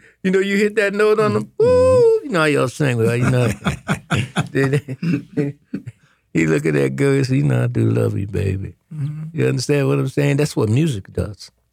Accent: Boston, Massachusetts, United States; It's more to being a Bostonian than wearing a baseball cap.

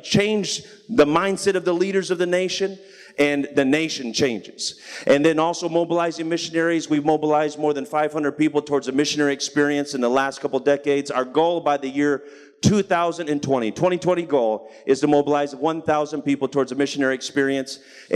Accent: Rockford, Michigan, United States; But then I'm actually from and grew up and graduated from high school in Rockford, Michigan. So I'm from West Michigan

